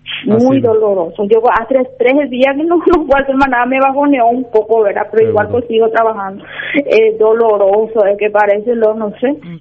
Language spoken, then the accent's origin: Spanish; Puerto Casado, Alto Paraguay, Paraguay; moved away; Yo salí de Puerto Casado porque no había ni trabajo. Ellos cuando no había ni trabajo, tuve que dejar mi pueblo para poder venir hacia acá para una vida mejor.